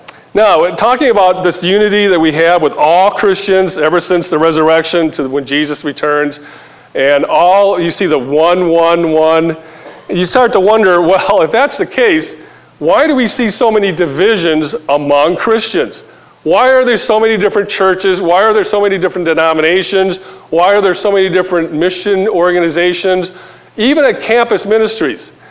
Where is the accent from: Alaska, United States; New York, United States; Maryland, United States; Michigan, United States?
Michigan, United States; I was an Asian American growing up in Michigan. And some of you have been around here, you know a little bit about my background. I grew up in a suburb of Detroit, Michigan that was 99.9% Caucasian.